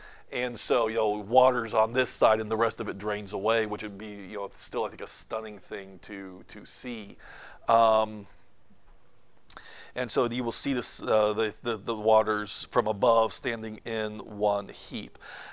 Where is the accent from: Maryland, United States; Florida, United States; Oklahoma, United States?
Florida, United States; moved away; One of the things I had to get used to when I moved to Texas, I come from Florida, okay? And I come from like Central Florida.